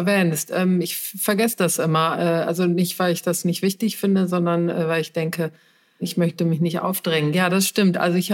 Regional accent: Cologne, North Rhine-Westphalia, Germany; Ich komme ja aus Köln, ich lebe auch wieder in Köln

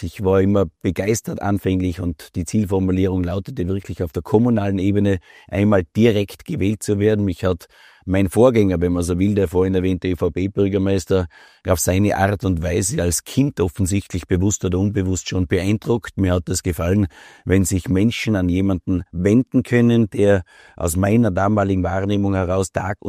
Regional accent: Tyrol, Austria; ob das zwischen Osttirol und dem Außerfern von Landeck bis nach Kufstein war in meiner Heimatgemeinde per se

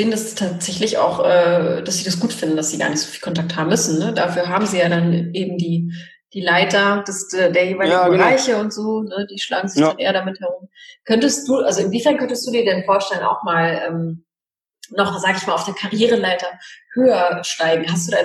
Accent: Poland; Ich bin ja auch Polin, also falls es die Zuhörer nicht wissen.

